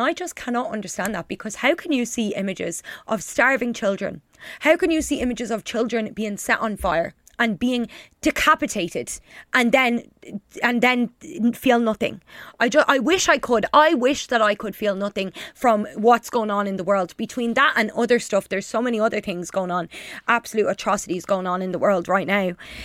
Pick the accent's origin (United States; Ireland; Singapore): Ireland; And I feel like as Irish people, we can relate so much to that, because our ancestors' crime was being born Irish.